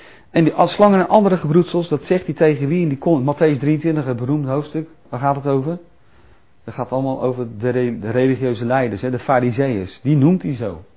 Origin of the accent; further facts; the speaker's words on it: Netherlands; born there; Ik ben gewoon geboren in Nederland. Ik heb geen relatie met God de Vader, met verbonden en de wet. Ik woonde ook niet in een land, Israël. Ik ben ook niet besneden. Ik kom ook niet bij Abraham vandaan.